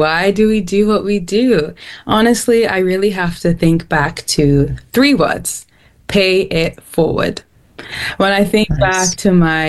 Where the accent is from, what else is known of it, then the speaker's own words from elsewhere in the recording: Nigeria; I'm Nigerian, and we have high rates of maternal mortality in Nigeria and other areas in Africa.